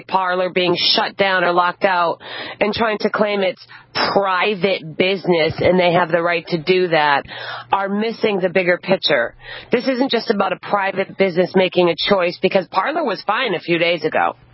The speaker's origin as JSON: {"language": "English", "region": "Massachusetts", "country": "United States", "said": "Everybody knows I'm from Massachusetts because I say \"Wicked.\""}